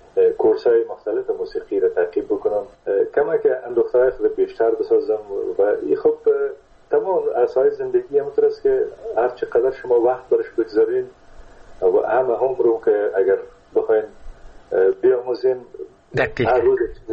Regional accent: Kunduz, Afghanistan; born there; در قندوز در زمانی که ما به دنیا آمدم، پدرم در اسپینزر قندوز مصروف ایفای وظیفه بوده و در اون زمان البته تا سنای 3 سالگی ما در قندوز بودیم، مکتب نرفتیم در قندوز،

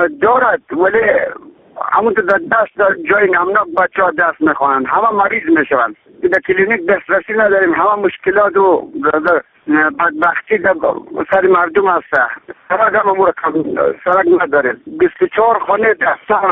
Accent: Bastuk, Bamyan, Afghanistan; ما از ولایت بامیان ولسوالی برات گپ میزنیم ما از قریه بستوک میباشیم قریه بستوک نه دارای کلینیک هست و نه دارای مکتب دارد

